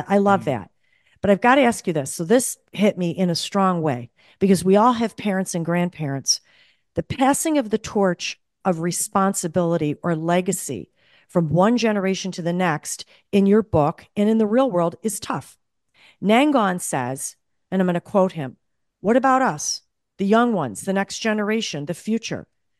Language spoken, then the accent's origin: English; Buffalo, New York, United States; and we're from Buffalo, New York